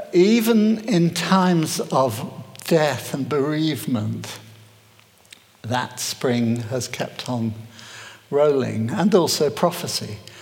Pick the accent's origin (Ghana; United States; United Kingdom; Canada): United Kingdom; We're British too.